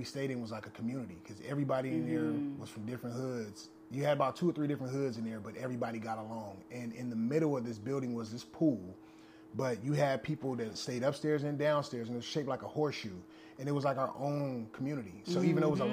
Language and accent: English; Long Beach, California, United States; also born or lived in Compton; Okay, so I moved to Long Beach the summer of sixth grade. But I moved around. We lived in Compton for a while. Mm-hmm. Went to school in Compton.